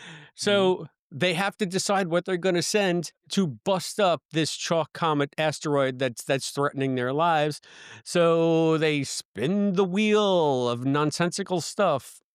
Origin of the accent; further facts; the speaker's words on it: Bronx, New York, United States; But I grew up in the Bronx, so there was always, you know, some kind of the hopping game that they did on the sidewalks.